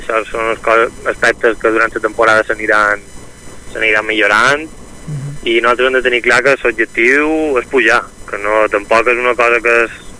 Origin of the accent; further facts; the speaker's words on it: Esporles, Balearic Islands, Spain; No, jo soc d'Esporles.